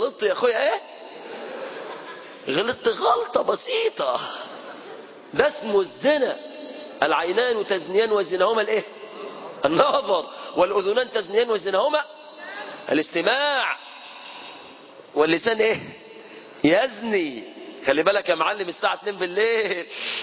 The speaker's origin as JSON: {"language": "Arabic", "town": "Mansoura", "region": "Dakahlia", "country": "Egypt", "said": "انا من اهل المنصورة"}